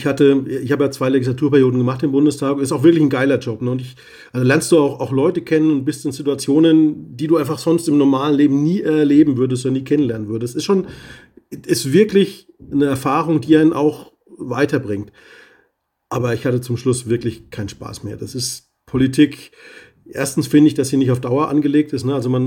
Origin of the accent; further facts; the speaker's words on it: Bavaria, Germany; ich bin Bayer